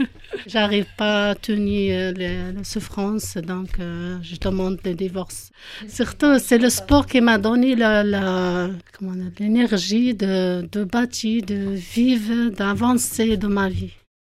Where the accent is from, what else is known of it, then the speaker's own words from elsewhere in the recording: Morocco; French is a second language; now in Toulouse, France; Je suis marocaine, d'origine marocaine. Je suis française. J'habite à Toulouse.